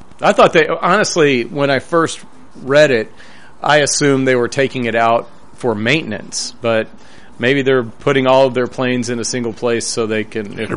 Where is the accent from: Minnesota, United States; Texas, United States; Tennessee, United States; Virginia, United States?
Tennessee, United States; when I grew up in Tennessee, and if you left a sealed soft drink in your car, sometimes you'd come out and the little cap would have popped off of it.